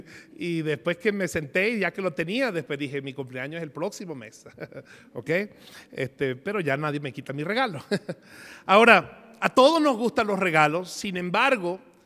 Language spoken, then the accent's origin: Spanish; Venezuela; Siempre cuando estoy fuera de mi país y saben que soy venezolano